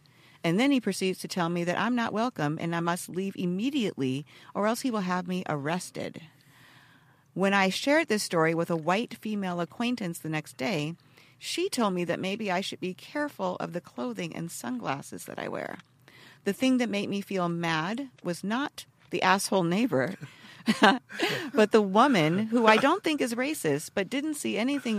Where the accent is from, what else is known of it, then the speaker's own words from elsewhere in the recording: Cambridge, Massachusetts, United States; And I grew up in Cambridge.